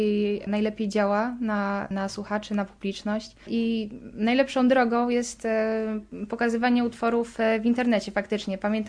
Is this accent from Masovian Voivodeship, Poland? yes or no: yes; Łomianki, Masovian Voivodeship, Poland; Ja pochodzę spod Warszawy, z Łomianek